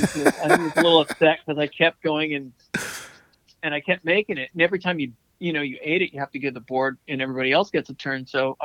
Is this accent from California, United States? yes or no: yes; San Francisco, California, United States; born there; I was born in San Francisco.